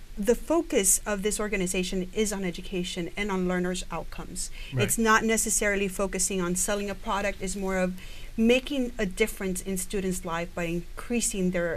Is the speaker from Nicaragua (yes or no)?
yes; Nicaragua; now in United States; I am an immigrant from Nicaragua